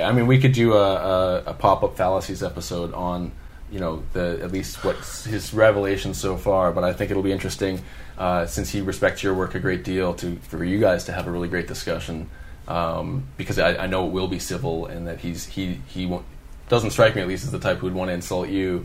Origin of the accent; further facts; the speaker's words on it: Canada; And so we're, as Canadian to another, we'll definitely recognize...